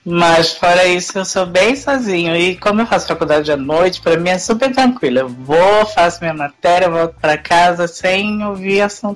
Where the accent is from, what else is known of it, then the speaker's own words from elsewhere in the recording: Campo Grande, Mato Grosso do Sul, Brazil; sim, eu sou do Campo Grande, Mato Grosso do Sul.